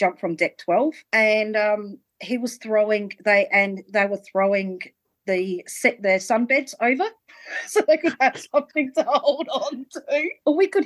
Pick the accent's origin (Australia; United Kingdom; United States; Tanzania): Australia; because I'm Australian